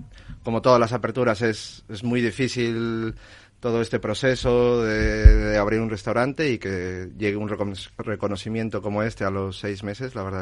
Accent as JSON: {"language": "Spanish", "country": "Mexico", "said": "yo que soy mexicano, para mí está siendo bastante fácil y sencillo. Conozco esto desde pequeño"}